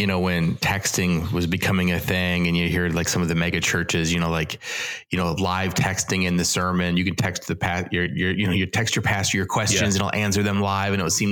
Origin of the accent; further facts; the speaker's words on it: Wisconsin, United States; accent: Wisconsin; That's my Wisconsin accent coming out.